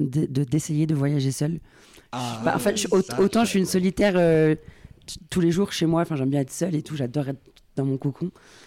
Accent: Algeria; also born or lived in Austria; now in France; moi, à la base, moi, je suis d'Algérie, j'ai grandi en Algérie, Donc en fait, c'est mes décisions de partir

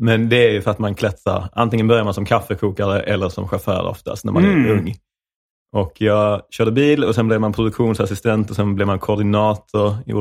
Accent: Skåne, Sweden; Jag är ju uppvuxen utanför Ystad.

